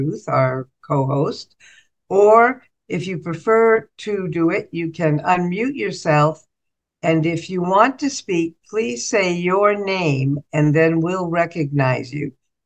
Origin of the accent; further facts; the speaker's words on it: Minneapolis, Minnesota, United States; I'm from Minneapolis, Minnesota.